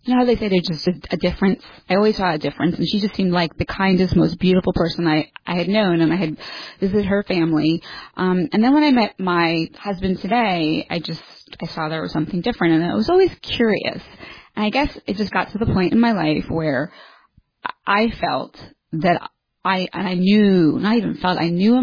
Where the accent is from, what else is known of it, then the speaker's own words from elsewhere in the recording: New York, United States; Well, I'm originally from the New York area, the greater New York area, and I am the offspring of a Puerto Rican who grew up Catholic and a German Jew.